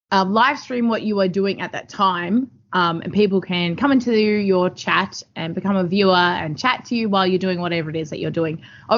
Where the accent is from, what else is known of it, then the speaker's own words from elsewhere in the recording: Australia; as an Australian. I'm like, this feels illegal.